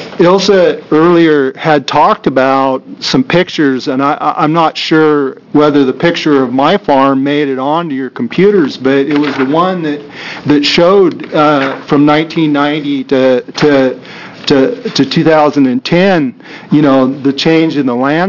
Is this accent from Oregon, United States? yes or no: yes; Oregon, United States; I'm from Yamhill County. I operate a 800-acre diversified farm adjacent to Riverbend Landfill.